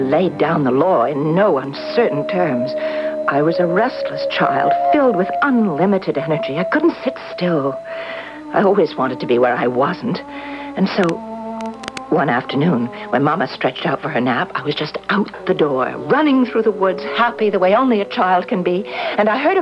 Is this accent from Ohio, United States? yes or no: no; Johnstown, Pennsylvania, United States; When I told you I came from Johnstown, Pennsylvania, you said the name seemed familiar.